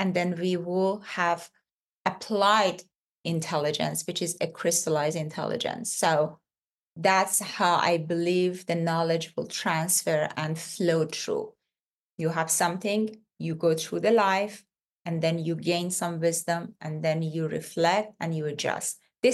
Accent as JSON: {"language": "English", "country": "Iran", "tie": "born or raised there", "moved": "as an adult", "said": "I'm originally from Iran, born and raised in Iran, did my medical school in Iran, and about 25 years ago, I left and I came and started my journey outside Iran."}